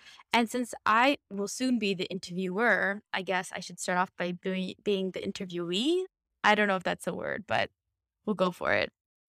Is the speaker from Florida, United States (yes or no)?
no; San Diego, California, United States; I am from San Diego, California, meaning that my family had a compost in the backyard, but also we shopped exclusively at Costco